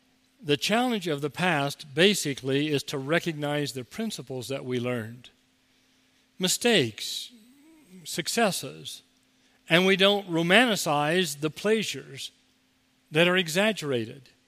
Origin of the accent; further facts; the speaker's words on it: Ohio, United States; moved away; growing up in Southern Ohio, Teresa and I think this time of year